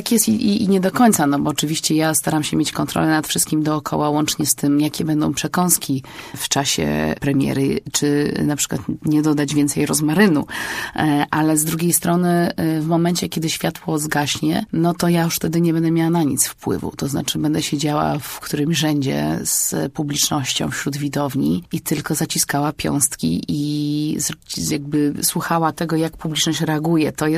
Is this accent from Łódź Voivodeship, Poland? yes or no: no; Warsaw, Masovian Voivodeship, Poland; Chociaż jest to moje miasto, jestem warszawianką